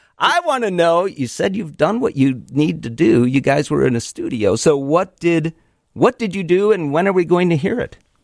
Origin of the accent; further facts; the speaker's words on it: Chicago, Illinois, United States; And being a Chicagoan, I should know this.